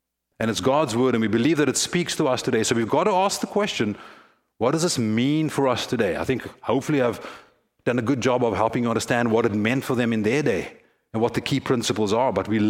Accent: South Africa; As I mentioned earlier, I come from Africa, and I was thinking about this. I was thinking, what kind of image could I use? Well, my country, South Africa, is the world's richest country in gold deposits.

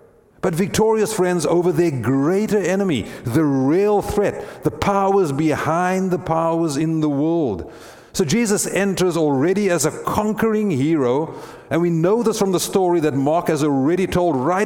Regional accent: South Africa; as a South African, I experienced this as well.

